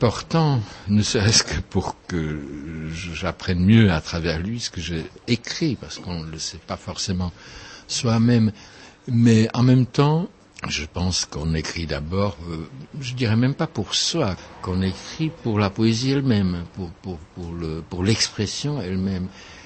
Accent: Czechia; first language Czech; French is a second language; moved away; Quand j'étais en France, j'écrivais assez vite en français, mais je voulais quand même garder le contact avec ma première langue, avec le tchèque.

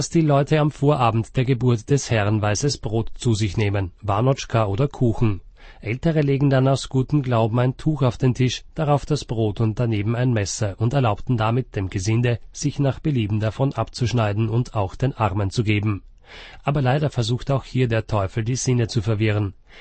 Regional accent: Kostelec nad Vltavou, Central Bohemian Region, Czechia; In meiner Heimatstadt Kostelec an der Moldau fand der Weihnachtsbaum erst in den 60er Jahren des 19. Jahrhunderts Verbreitung.

